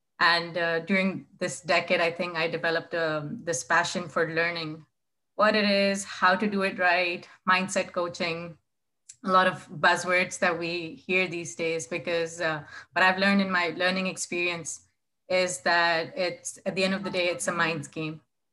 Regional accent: Pakistan; English is a second language; I'm originally from Pakistan

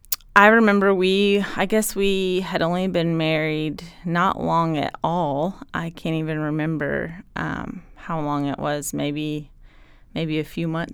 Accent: Danville, Illinois, United States; moved away as an adult; now in Georgetown, United States; I am originally from Danville, Illinois, actually. I moved here to attend college many years ago and attended Eastern Kentucky University. Met my husband, long story short, ended up staying here in Kentucky. We resided in Georgetown.

